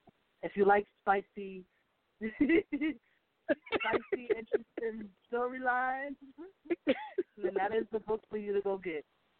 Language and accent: English; New York, United States; And she knew I was from New York.